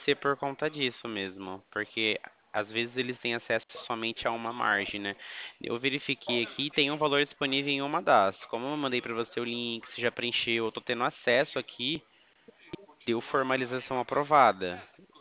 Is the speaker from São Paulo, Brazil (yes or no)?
yes; Limeira, São Paulo, Brazil; Eu sou de Limeira, São Paulo.